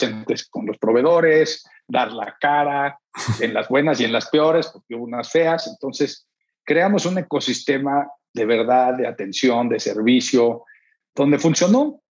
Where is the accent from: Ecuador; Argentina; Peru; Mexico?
Mexico; now in San Diego, United States; ¿qué hago aquí en San Diego? ¿No? Estoy aquí, pero yo soy mexicano.